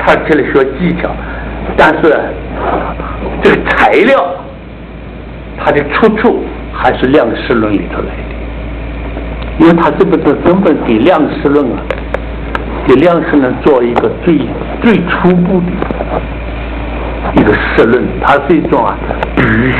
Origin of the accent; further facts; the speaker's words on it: China; 我们中国人公孙龙白马非马呢胡闹了